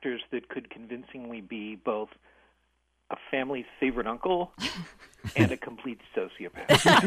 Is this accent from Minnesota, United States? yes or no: no; Chicago, Illinois, United States; I'm from Chicago, Illinois